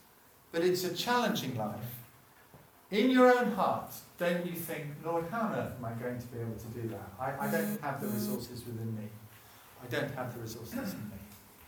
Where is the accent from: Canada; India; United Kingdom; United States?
United Kingdom; Manchester, North West England; I come from Manchester, okay?